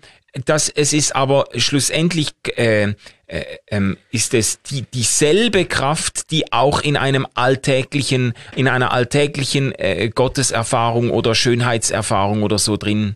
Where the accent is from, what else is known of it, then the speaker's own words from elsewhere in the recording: Basel, Basel-Stadt, Switzerland; ich komme ja aus Basel, da ist das Breitensport Rheinschwimmen